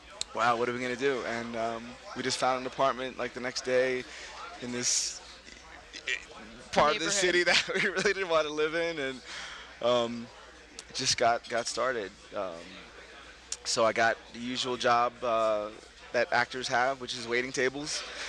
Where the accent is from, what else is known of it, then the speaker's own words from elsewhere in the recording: Brooklyn, New York, United States; I'm from Brooklyn, yo! Yes, I'm born and raised in Brooklyn. Lived there for most of my young life until I was 24.